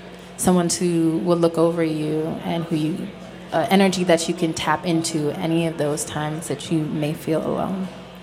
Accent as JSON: {"language": "English", "region": "Massachusetts", "country": "United States", "also_born_or_lived": "Texas", "said": "I'm from Massachusetts by way of Texas"}